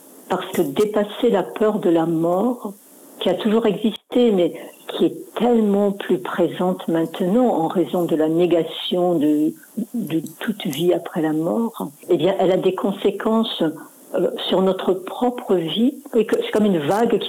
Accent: Carcassonne, Occitanie, France; born there; Et maintenant, je suis revenue habiter dans le sud, puisque je suis née à Carcassonne

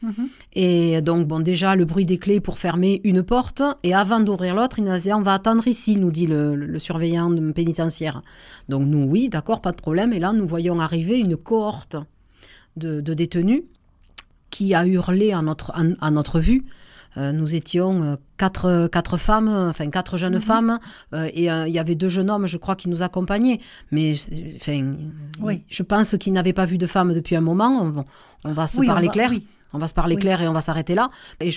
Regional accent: Occitanie, France; J'en suis native, je suis du Tarn, donc je me l'aime.

